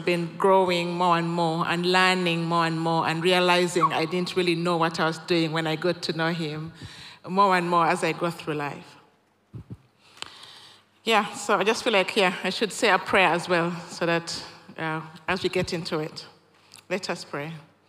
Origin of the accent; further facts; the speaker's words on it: Uganda; So I was born and raised in Uganda, East Africa.